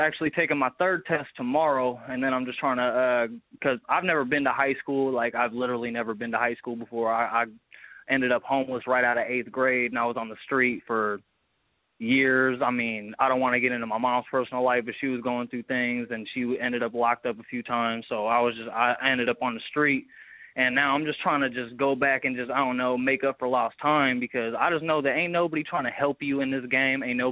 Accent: Portland, Oregon, United States; I'm originally from North Portland, Oregon, but I've lived all over my city.

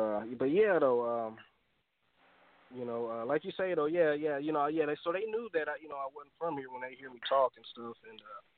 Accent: Oakland, California, United States; you know what I'm from Oakland, California, you know what I'm saying?

